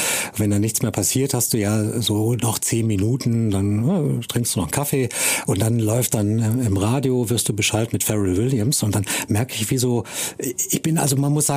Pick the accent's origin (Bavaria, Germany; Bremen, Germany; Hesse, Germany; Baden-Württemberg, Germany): Bavaria, Germany; Munich; Am Gardasee kennt man als Münchner ja eh jeden, wenn man irgendwo parkt.